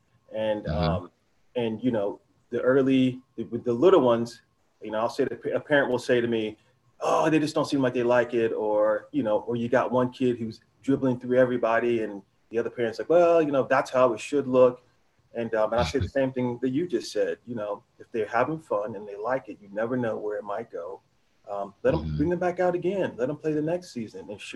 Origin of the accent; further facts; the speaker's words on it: High Point, North Carolina, United States; Yeah, I'm from High Point, North Carolina.